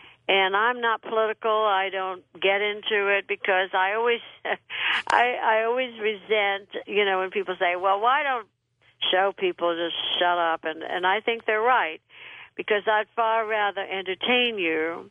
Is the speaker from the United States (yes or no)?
yes; Burbank, California, United States; also born or lived in Texas; I didn't leave Texas at 16. I left at 7. And I was raised in Burbank, California.